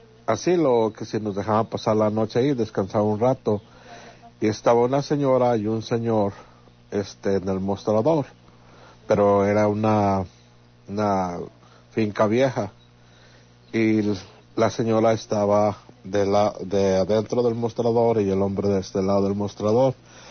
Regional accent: Lagos de Moreno, Jalisco, Mexico; now in Washington, United States; somos de Lagos de Moreno, te escuchamos acá en el estado de Washington

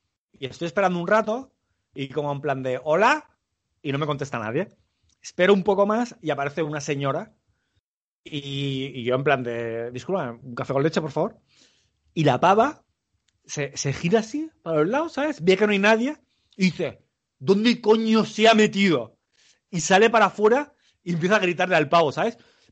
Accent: Barcelona, Catalonia, Spain; me pregunta que de dónde era. Y yo, no, soy de Barcelona.

